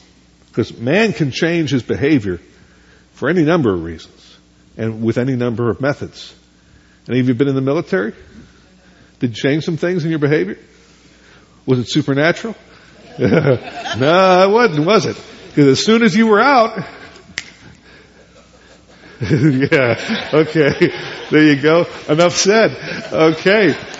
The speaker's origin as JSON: {"language": "English", "region": "East Coast", "country": "United States", "tie": "born or raised there", "said": "Where I grew up on the East Coast, we used to go in the summer to where some of you used to go"}